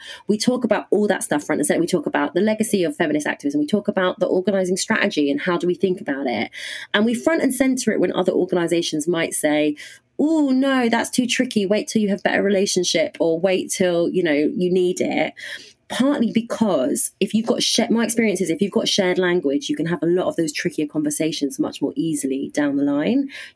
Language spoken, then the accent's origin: English; South Africa; And I grew up partly in South Africa and spent most of my 20s in South Africa and really learned a lot from political movements there. And I'm a South African citizen.